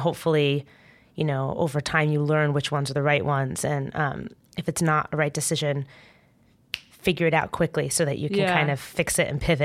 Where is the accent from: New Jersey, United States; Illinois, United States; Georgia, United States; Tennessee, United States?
New Jersey, United States; now in New York City, United States; So I grew up in Jersey. I've lived in New York City for over 12 years now.